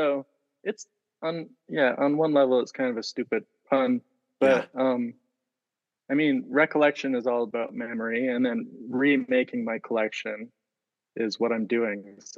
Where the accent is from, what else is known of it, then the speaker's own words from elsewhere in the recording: Vancouver, British Columbia, Canada; I grew up in Canada. I'm from Vancouver, BC. Mm-hmm. So I spent most of my life there.